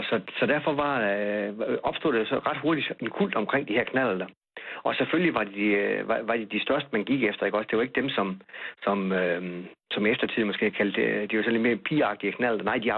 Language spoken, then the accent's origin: Danish; West Jutland, Denmark; Jeg er født i 55, og jeg fik den faktisk allerede i 65. Og jeg kommer helt ud fra Vestjylland, et sted, hvor der var meget tyndt befolket, og stadig er det til en vis grad.